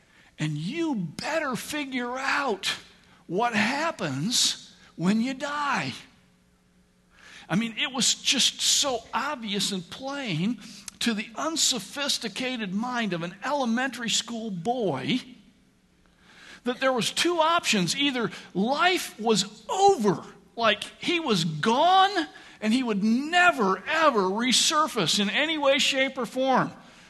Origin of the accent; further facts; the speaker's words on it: Michigan, United States; What we called growing up in Michigan, he was a hellraiser.